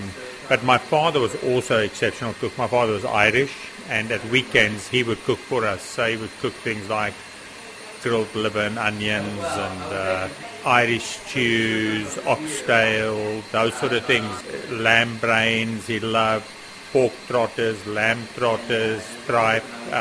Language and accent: English; KwaZulu-Natal, South Africa; I was raised by a nanny. I grew up in KwaZulu-Natal in southern Africa